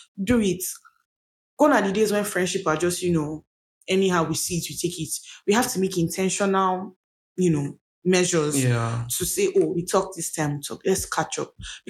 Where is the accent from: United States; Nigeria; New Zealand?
Nigeria; Benin City, Edo; because I grew up in Benin. I went to secondary school in Benin.